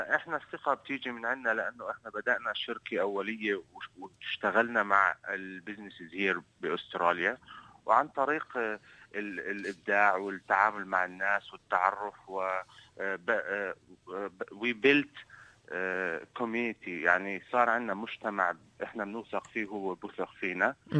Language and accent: Arabic; Jordan; moved away as an adult; now in Australia; بس إجينا أستراليا طبعا، إحنا إجينا من الأردن، كل شيء بالأردن بنعمل له ديليفري اللي هو توصيل